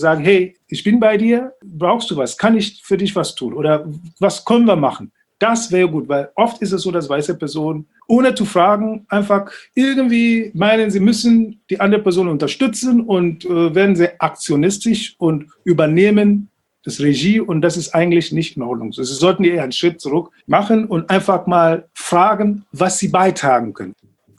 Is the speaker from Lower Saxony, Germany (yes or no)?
no; Berlin, Germany; Dann habe ich gesagt, Berlin, ja? Und dann hat er gefragt, ja, aber wo kommen Sie wirklich her? Ich habe gesagt, Berlin.